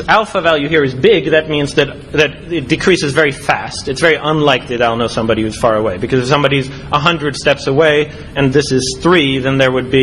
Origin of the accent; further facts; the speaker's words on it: Sweden; she knew a little bit about me, knows I'm from Sweden, I do computer stuff